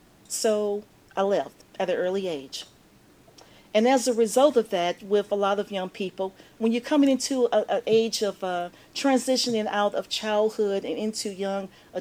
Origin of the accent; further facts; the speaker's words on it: Nashville, Tennessee, United States; I grew up in West Nashville, been in ministry basically all of my life.